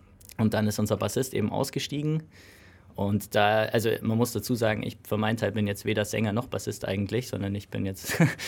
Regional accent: Memmingen, Bavaria, Germany; now in Ulm, Germany; wir kommen teils aus Laubheim und ich bin eigentlich, also ich wohne hier in Ulm, bin aber zugereist, also ich komme eigentlich aus Memmingen.

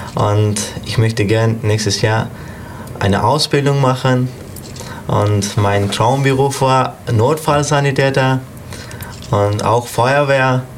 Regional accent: Afghanistan; now in Unterhaching, Germany; Ich komme aus Afghanistan. Ich bin fast 21 Jahre alt und wohne in Unterhaichingen.

